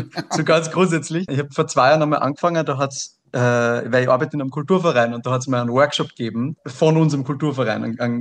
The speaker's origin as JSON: {"language": "German", "town": "Wels", "region": "Upper Austria", "country": "Austria", "said": "Ich komme aus Wels, aus Oberösterreich."}